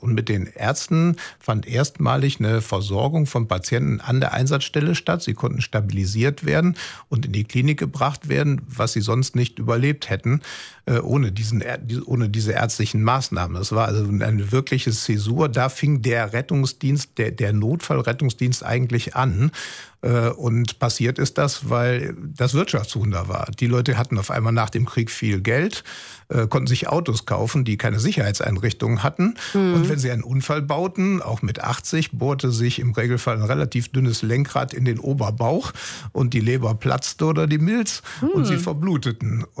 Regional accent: Düsseldorf, North Rhine-Westphalia, Germany; born there; now in Wuppertal, Germany; Düsseldorf habe ich jetzt, außer ich da geboren bin und eben studiert habe, keinen eigentlich wirklich Bezug mehr zu.

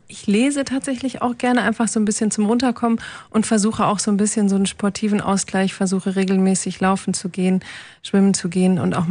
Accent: Papenburg, Lower Saxony, Germany; born there; In Papenburg im Emsland.

